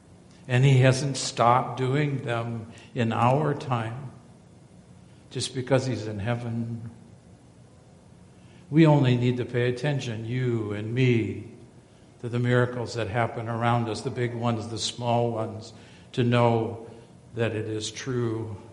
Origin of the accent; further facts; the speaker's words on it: Wisconsin, United States; Maybe it's that vacation in Bermuda in February, because we're from Wisconsin.